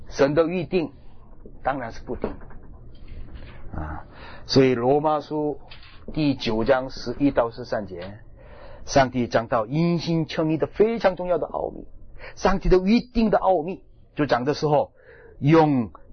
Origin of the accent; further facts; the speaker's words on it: China; 所以我们中国人无论搬到哪里去，一定要带去的是什么？